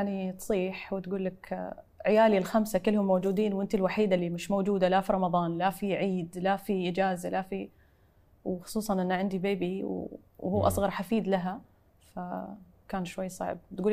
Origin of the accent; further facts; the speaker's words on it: United Arab Emirates; بس يعني تعرف أهلي وأشيائي وحاجاتي وذكرياتي وطفولتي وكل شيء في الإمارات